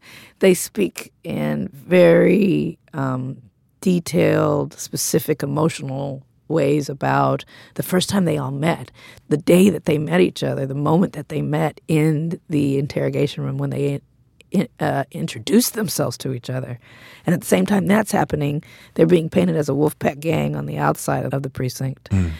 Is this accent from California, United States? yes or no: yes; Compton, California, United States